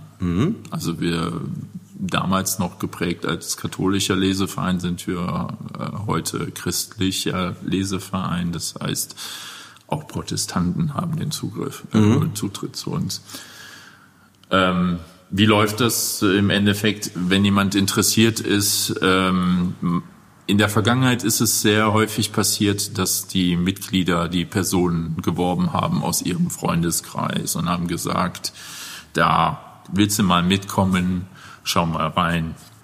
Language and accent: German; Cologne, North Rhine-Westphalia, Germany; Ich komme ja aus Köln